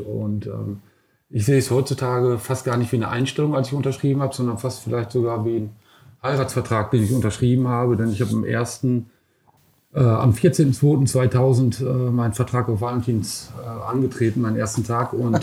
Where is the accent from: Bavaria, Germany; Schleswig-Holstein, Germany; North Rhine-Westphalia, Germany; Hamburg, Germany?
North Rhine-Westphalia, Germany; Bochum; Und deswegen bin ich auch stolz drauf, wo ich herkomme. Und viele gute Menschen, Distribution, Verleger und so weiter kommen tatsächlich aus Bochum.